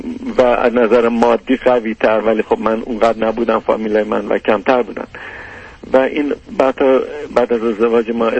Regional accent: Abadan, Khuzestan, Iran; بعد از جنگ برگشتم همون شهر آبادان، شهر خودم

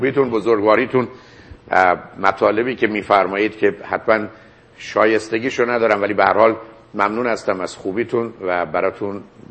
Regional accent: Iran; من به عنوان یه ایرانی،

